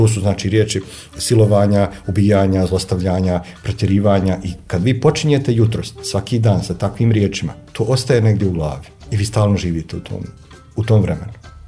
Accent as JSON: {"language": "Bosnian", "country": "Bosnia & Herzegovina", "said": "gdje god izađem iz granica svoje zemlje, ja sam normalno Bosanac"}